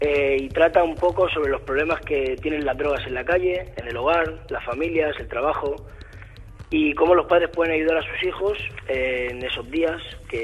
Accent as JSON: {"language": "Spanish", "town": "Barcelona", "region": "Catalonia", "country": "Spain", "said": "tengo 23 años, soy de Belviche, un pequeño barrio de las afueras de Barcelona."}